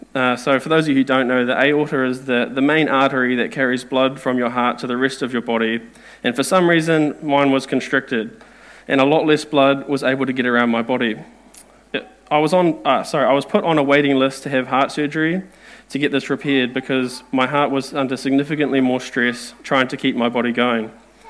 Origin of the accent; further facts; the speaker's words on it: Dannevirke, Manawatū-Whanganui, New Zealand; born there; I was born in Dannevirke. Probably explains a lot.